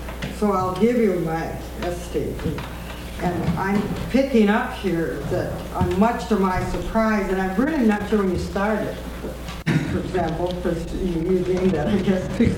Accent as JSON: {"language": "English", "town": "St. Paul", "region": "Minnesota", "country": "United States", "tie": "born or raised there", "said": "I hardly know your campus, even if I grew up in St. Paul."}